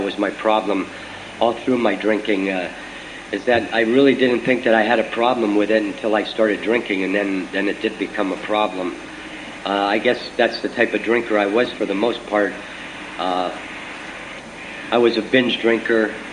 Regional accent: Erie, Pennsylvania, United States; I grew up in Erie, and on the west side

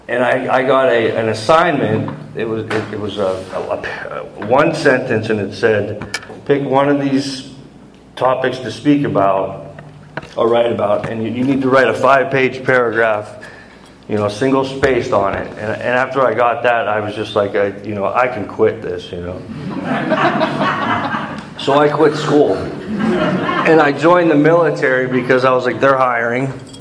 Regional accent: McCain, United States; also born or lived in Hammond; I was born in Hammond, but I grew up in McCain. I grew up in a trailer park the majority of my early childhood.

